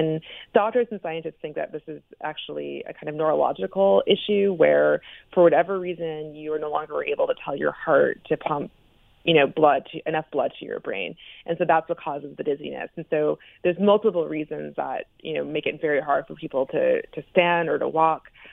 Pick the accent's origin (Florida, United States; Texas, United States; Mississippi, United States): Florida, United States; I grew up in Florida and didn't travel much, but, was always fascinated by foreign languages and foreign cultures.